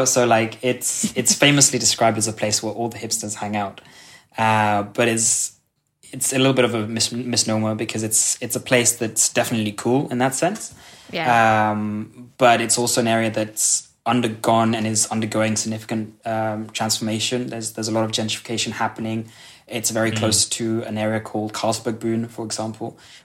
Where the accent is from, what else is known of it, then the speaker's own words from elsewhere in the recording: Kenya; moved away as an adult; also born or lived in Copenhagen; now in Sønderborg, Denmark; my dad is from Kenya. So I grew up in Kenya, where I went to international school, hence the accent. I spent a lot of summers during my childhood and in my teen years in Copenhagen before moving to Denmark permanently, aged 18.